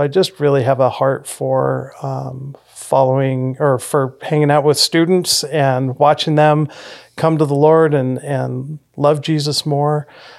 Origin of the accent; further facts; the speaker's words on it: Whittier, California, United States; now in Upland, United States; We live in Upland. We've been in Upland for 24 years now. We've been here for a while. I grew up in Whittier, grew up in a single mom home, at a Catholic church.